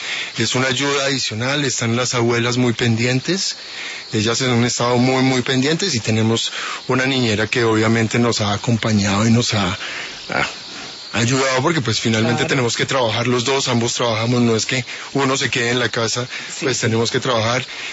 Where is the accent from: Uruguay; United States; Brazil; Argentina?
United States; born there; Yo soy ciudadano americano, yo nací en Estados Unidos